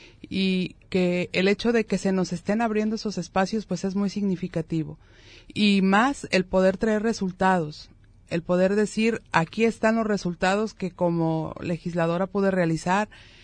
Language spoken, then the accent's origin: Spanish; Talpa de Allende, Jalisco, Mexico; also born or lived in Guadalajara; yo soy originaria de Talpa de Allende, inicié estudiando obviamente primaria y secundaria en mi municipio, salí de Talpa a estudiar la preparatoria y la universidad en Guadalajara, porque en ese tiempo en nuestro municipio no teníamos preparatoria